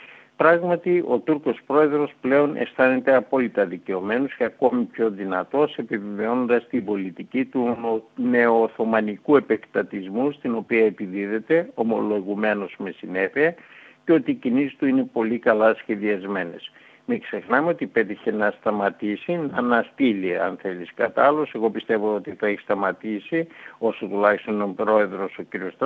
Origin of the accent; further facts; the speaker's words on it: Greece; Ξεσαλώνουμε ως Έλληνες ορισμένες φορές